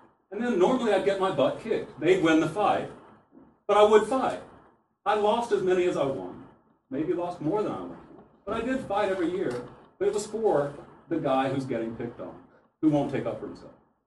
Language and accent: English; Tennessee, United States; I grew up in Tennessee.